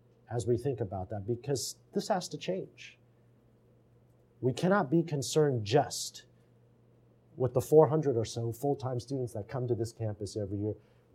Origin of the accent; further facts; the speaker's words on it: United States; growing up in America here as an Asian American, you almost have this mindset of understanding you're living in two worlds all the time.